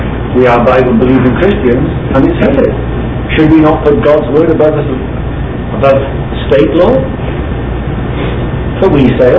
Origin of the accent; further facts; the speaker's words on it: Wales, United Kingdom; If you wonder why I speak like I speak, it's because I am Welsh. I am not English.